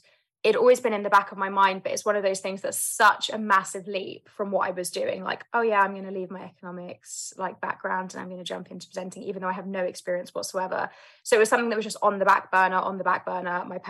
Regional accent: London, United Kingdom; I grew up in London, South London, born and raised

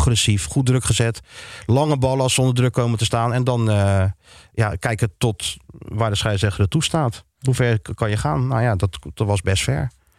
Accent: Rotterdam, South Holland, Netherlands; als Rotterdammer. Als Rotterdammer hier zo natuurlijk.

